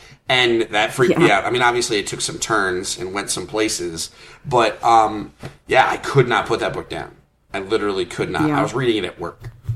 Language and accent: English; Bangor, Maine, United States; born there; I was born in Bangor, Maine.